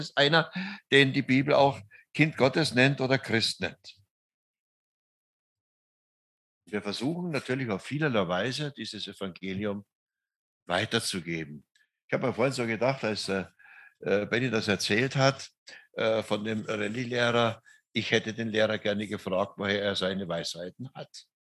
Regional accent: Oberammergau, Bavaria, Germany; geboren und aufgewachsen in Oberammergau, wohne im Schwarzwald, bin mit 17 zum Glauben gekommen

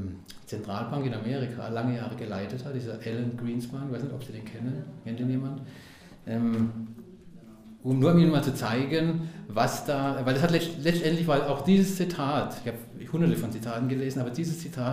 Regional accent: Karlsruhe, Baden-Württemberg, Germany; Dann habe ich gedacht, Pforzheim, ich komme aus Karlsruhe.

